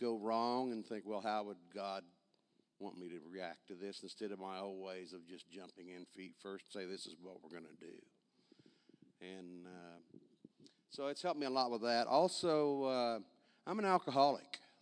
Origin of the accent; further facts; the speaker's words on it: Madison, Kansas, United States; You know, I grew up in Madison, Kansas, little town.